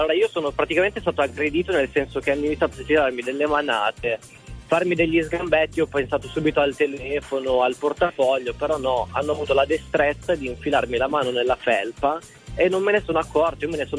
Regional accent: Milan, Lombardy, Italy; Sono di Milano.

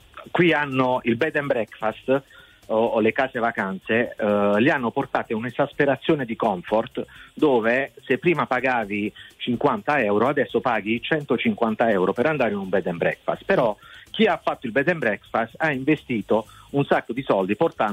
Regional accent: Polignano a Mare, Apulia, Italy; noi che siamo di Polignano

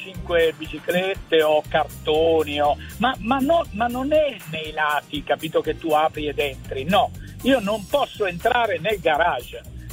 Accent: Monopoli, Apulia, Italy; Io sono di Monopoli ed ora sono in tragitto per andare a Ravenna.

